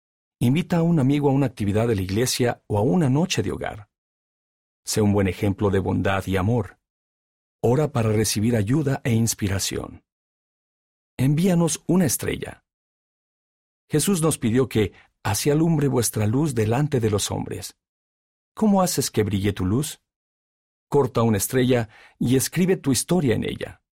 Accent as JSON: {"language": "Spanish", "country": "Argentina", "said": "soy de Argentina."}